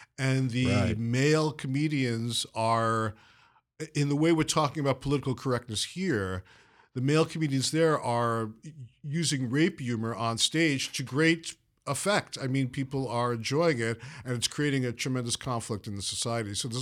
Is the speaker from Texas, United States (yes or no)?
no; Brooklyn, New York, United States; it was like the Jamaica of comedy where I grew up in Brooklyn.